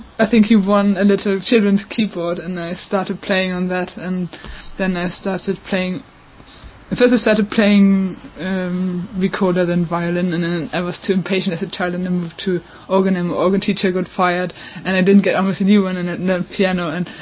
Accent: Lüneburg, Lower Saxony, Germany; But, yeah, I grew up in Germany and...

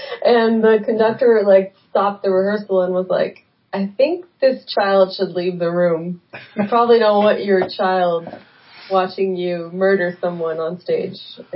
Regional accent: Paris, Île-de-France, France; Well, no garages because I grew up in Paris.

